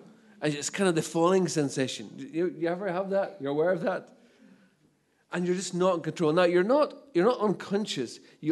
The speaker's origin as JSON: {"language": "English", "region": "Northern Ireland", "country": "United Kingdom", "said": "I'm the guy from North Antrim Farmer in Hong Kong, you know, feeling humidity for the first time in my life."}